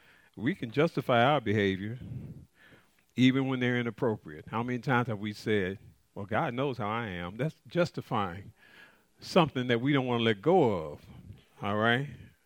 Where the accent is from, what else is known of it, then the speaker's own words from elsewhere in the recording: Chicago, Illinois, United States; You know, I do things because of my culture growing up in Chicago, and it's hard to shake something.